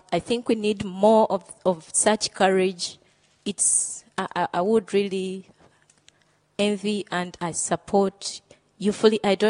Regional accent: Zambia; I come from Zambia.

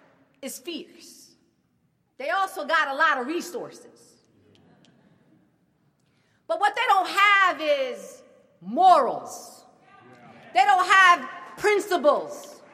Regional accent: United States; but also as an American, I work hard for my money.

